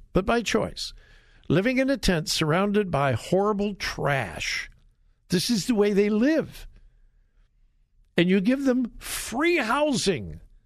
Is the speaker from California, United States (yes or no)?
yes; Los Angeles, California, United States; I didn't grow up within the city limits of L.A., but I lived in the L.A. area, what's called the Los Angeles Basin. I was born and raised there, and I consider L.A. my home.